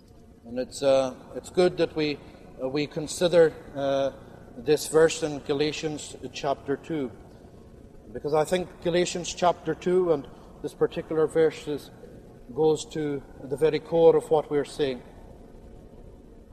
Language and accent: English; Scotland, United Kingdom; as we come from Scotland